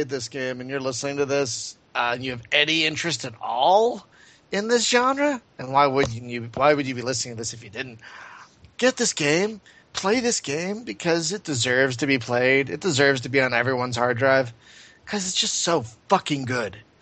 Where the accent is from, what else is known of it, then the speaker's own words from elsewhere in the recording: Philadelphia, Pennsylvania, United States; I'm from Philly. We were born to curse there.